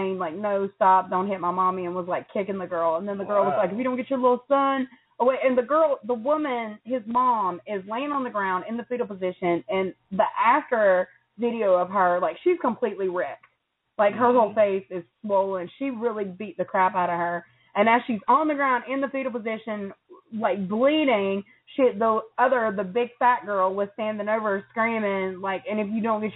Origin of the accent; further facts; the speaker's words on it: United States; Well, where I'm from is actually the border of Tennessee and Virginia, so you get a pass.